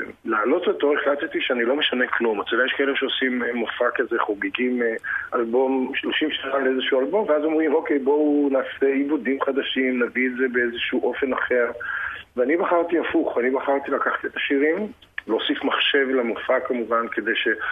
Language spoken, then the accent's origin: Hebrew; Haifa, Haifa District, Israel; הרי אני חיפאי, גאה.